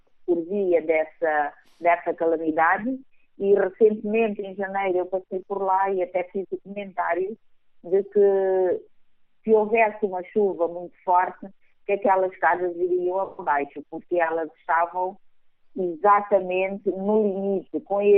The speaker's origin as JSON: {"language": "Portuguese", "region": "Benguela", "country": "Angola", "also_born_or_lived": "Lobito", "said": "eu sou de Benguela, sim, morei alguns anos no Lobito"}